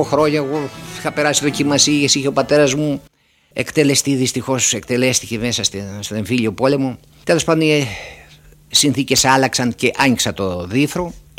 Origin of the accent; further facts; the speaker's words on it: Peloponnese, Greece; τον πέρασε στη Μάνη, στην πατρίδα μου